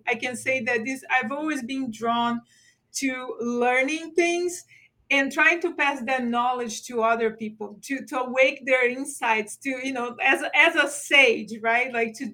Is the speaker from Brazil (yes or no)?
yes; Brazil; my first job was in a newspaper, a local newspaper in my hometown in Brazil.